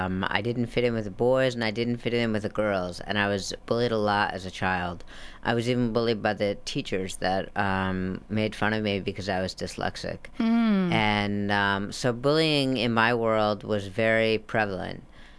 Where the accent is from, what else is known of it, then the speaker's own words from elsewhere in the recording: Salinas, California, United States; Yes, I am. I'm from Salinas.